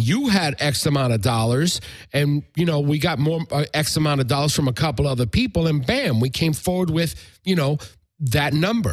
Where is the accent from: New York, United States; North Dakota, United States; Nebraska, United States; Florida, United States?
New York, United States; hey, I'm Puerto Rican. I'm from the East Harlem.